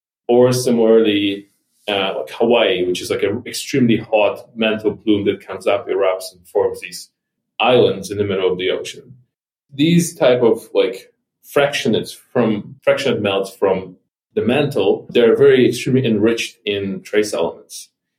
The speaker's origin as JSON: {"language": "English", "country": "Ukraine", "said": "I'm a geologist from Ukraine."}